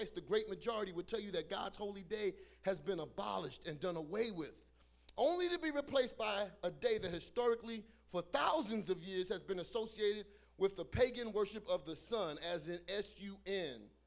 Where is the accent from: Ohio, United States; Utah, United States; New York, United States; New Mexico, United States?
New York, United States; I'm from New York, so I know Frank Perdue.